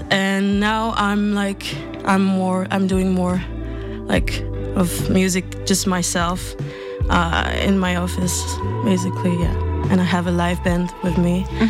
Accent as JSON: {"language": "English", "town": "Strasbourg", "region": "Grand Est", "country": "France", "second_language": "English", "said": "Yeah, so I'm from Strasbourg, next to Germany in France."}